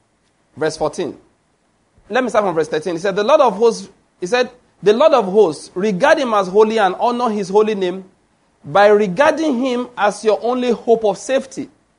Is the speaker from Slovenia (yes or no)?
no; Nigeria; I'm a Nigerian of today, and I'm a member of the Nigerian Customs Service.